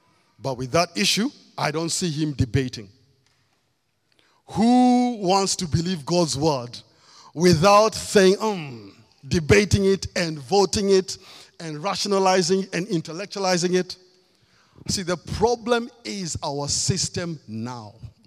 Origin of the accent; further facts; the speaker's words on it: Kenya; now in United Kingdom; You see, I come from Kenya. In Kenya, we were colonized by the British.